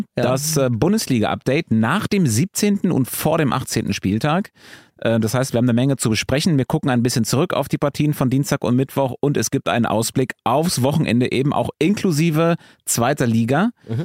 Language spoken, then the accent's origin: German; North Rhine-Westphalia, Germany; Ich bin Westfale.